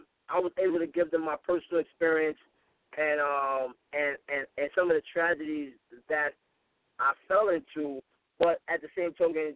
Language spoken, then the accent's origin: English; Harlem, New York, United States; I'm from Harlem.